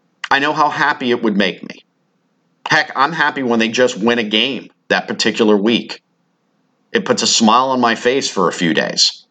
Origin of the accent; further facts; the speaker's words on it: United States; the United States performance in Olympic Games, me as an American, doesn't affect my day-to-day one bit.